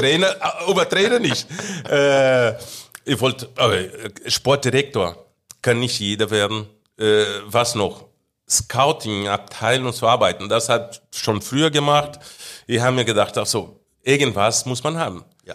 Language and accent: German; Germany; also born or lived in Brazil; ich kann sagen, ich habe 2. Also ich habe Deutschland und habe Brasilien. Wenn ich in Deutschland bin, am München Flughafen landet, ich bin Deutscher. Also ich bin zu Hause.